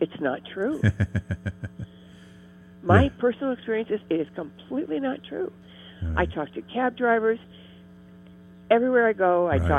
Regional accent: Ohio, United States; and we were in L.A., and I grew up in Ohio when this happened.

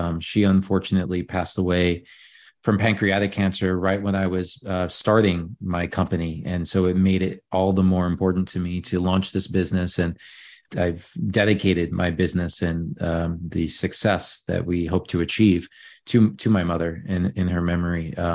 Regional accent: New York, United States; So I grew up in Long Island, New York, about 30 minutes outside of New York City.

